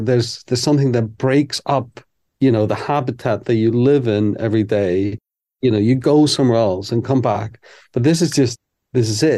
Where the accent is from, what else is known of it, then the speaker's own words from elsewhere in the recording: Iceland; English is a second language; I mean, she is half Swedish, half English, and I'm from Iceland. And so there's the Scandinavian connection.